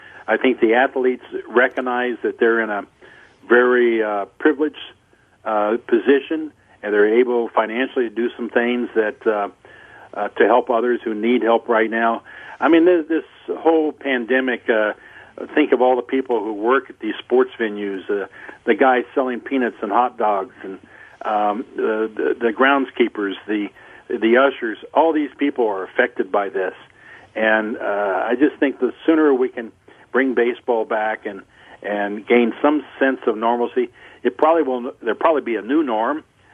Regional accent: Los Angeles, California, United States; I know for me growing up in Los Angeles before they had a major league team, my heroes initially were minor league players.

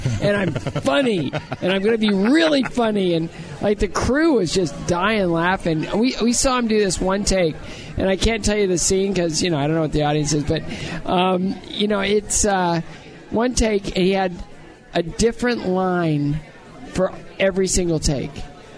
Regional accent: United States; I grew up in America, and I think that you earn your spot.

